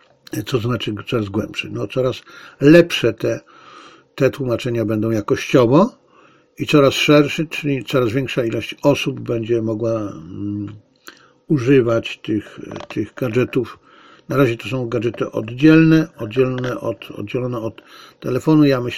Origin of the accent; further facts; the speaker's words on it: Zabrze, Silesian Voivodeship, Poland; Tak to kiedyś u mnie na Śląsku w Zabrzu się mówiło.